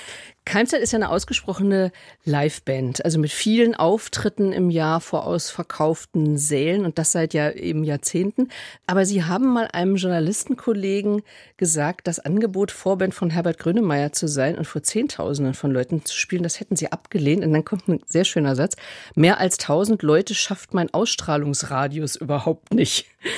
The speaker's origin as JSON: {"language": "German", "region": "Lower Saxony", "country": "Germany", "said": "Bei uns zu Hause in Niedersachsen sagt man Lütt, wenn was sehr, sehr, sehr klein ist."}